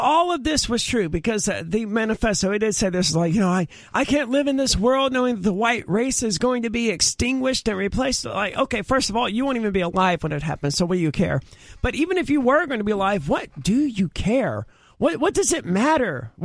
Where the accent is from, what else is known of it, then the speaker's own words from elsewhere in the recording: Mississippi, United States; I'm from Mississippi, and even It was understood, you know, dad would be really upset if my sister did